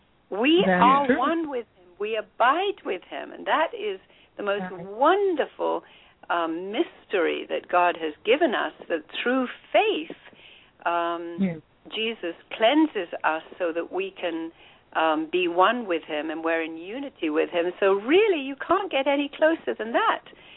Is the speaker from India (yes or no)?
yes; India; moved away as an adult; I was born and raised in India, and I lived there for the first 20 years of my life.